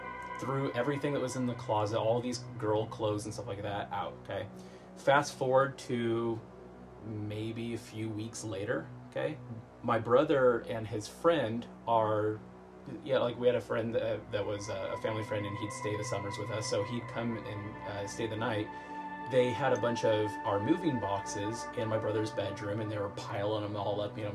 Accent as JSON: {"language": "English", "town": "Hood River", "region": "Oregon", "country": "United States", "tie": "born or raised there", "said": "I grew up in Hood River, and my family, we moved around a lot, just, you know, paycheck to paycheck kind of thing."}